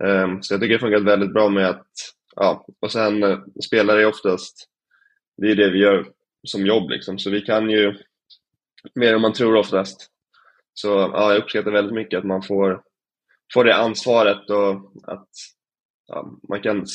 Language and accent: Swedish; Stocksund, Stockholm County, Sweden; also born or lived in Djursholm; även när jag var ung i Stocksund och Djursholm spelade vi på gräs från jag var 13 till...